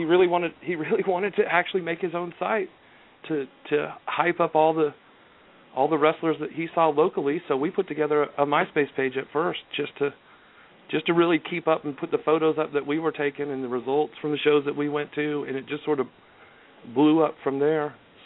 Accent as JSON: {"language": "English", "region": "Oregon", "country": "United States", "tie": "born or raised there", "said": "I grew up in Oregon."}